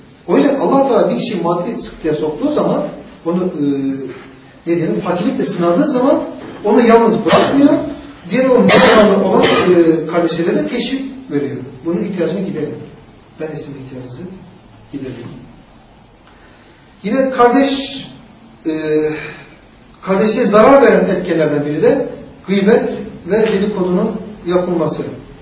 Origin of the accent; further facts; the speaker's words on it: Malatya, Turkey; Aksi halde valla ben dinimi İstanbul'da öğrendim, Malatyalıyım.